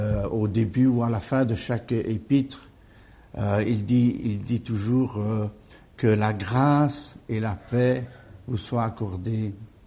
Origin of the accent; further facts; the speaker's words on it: Liège, Wallonia, Belgium; Je me souviens quand j'étais enfant, on habitait à Liège, près de la place du marché.